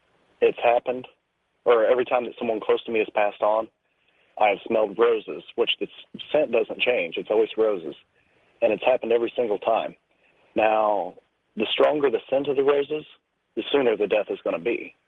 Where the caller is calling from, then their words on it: Indianapolis, Indiana, United States; I'm calling from Indianapolis.